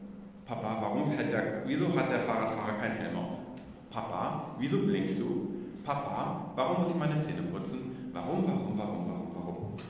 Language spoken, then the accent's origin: German; DR Congo; moved away as an adult; now in Hamburg, Germany; ich bin gebürtiger Kongolese, was man nicht auf Anhieb sieht, hängt damit zusammen, dass ich Missionskind bin. Also ich bin in Afrika aufgewachsen, mit 18 nach Deutschland gekommen und im Laufe der Jahre auch tatsächlich in Hamburg gelandet. Das war so 2015.